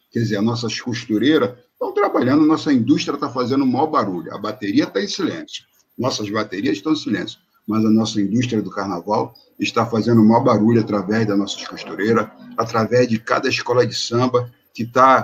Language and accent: Portuguese; Rio de Janeiro, Brazil; eu sou sambista, sou nascido e criado no Morro de Mangueira. Nasci no tempo de parteira.